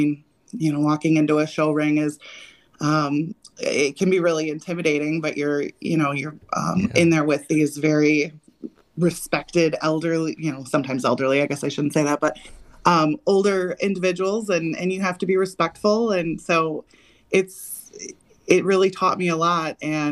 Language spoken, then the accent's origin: English; Park Falls, Wisconsin, United States; Yeah, born and raised in Park Falls. My dad is from the Phillips area and been in Park Falls my whole life, other than when I left for college and some career time down in Milwaukee.